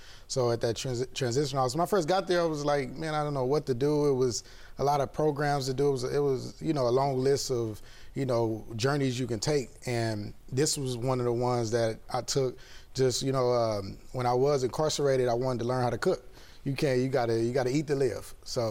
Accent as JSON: {"language": "English", "town": "Compton", "region": "California", "country": "United States", "said": "You know, gang activity. I come from Compton."}